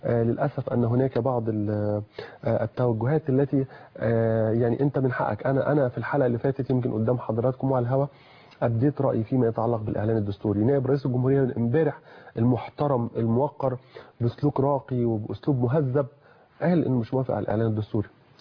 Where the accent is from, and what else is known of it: Egypt